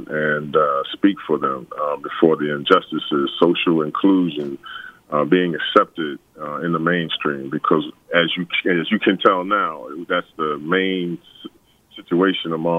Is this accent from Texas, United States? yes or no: no; New York, United States; he was a country boy, and I was from New York